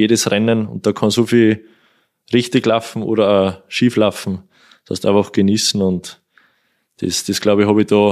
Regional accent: Kuchl, Salzburg, Austria; da fahren wir Kuchl durch, das ist mein Heimatort, also da kenne ich jedes Schlagloch

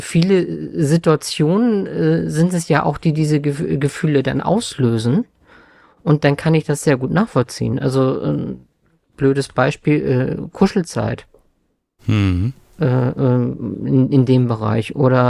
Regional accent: Northern Germany, Germany; Das kann, Spaziergang am Meer sein im Sommer, ich komme aus Norddeutschland

